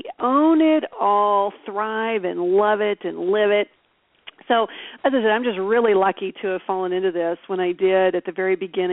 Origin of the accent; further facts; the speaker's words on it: Texas, United States; I come from Texas originally, but you know what, I've been in California a lot longer